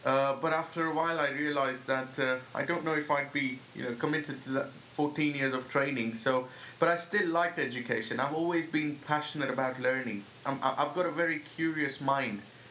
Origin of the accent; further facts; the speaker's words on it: Kenya; moved away as an adult; now in United Kingdom; I grew up and I'm from Kenya. That's where I'm from, in Kenya. The bright sun, great safaris, the great wild, the great nature. And I left all that in 1998 to move to the UK to study dentistry.